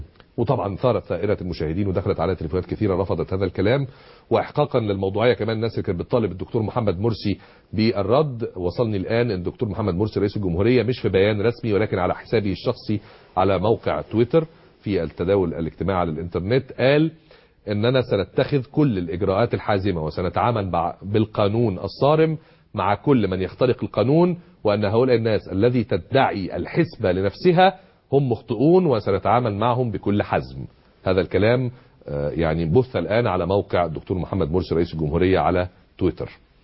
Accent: Egypt; ما يجب أن ننظر إليه كمصريين في المستقبل

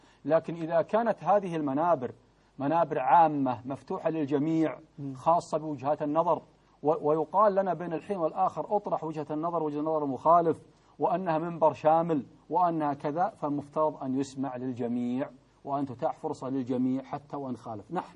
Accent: Saudi Arabia

